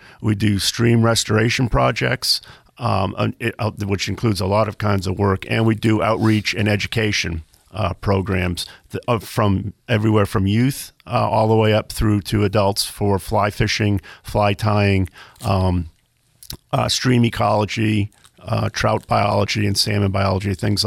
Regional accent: Mount Desert Island, Maine, United States; I grew up on Mount Desert Island and didn't have the, when I was growing up, obviously couldn't travel very far, so I grew up fishing small streams and beaver ponds

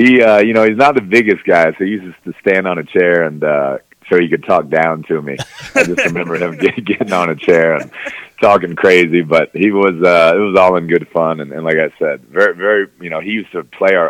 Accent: New Braunfels, Texas, United States; I mean, it's he's as high up on my list as anybody growing up in New Braunfels.

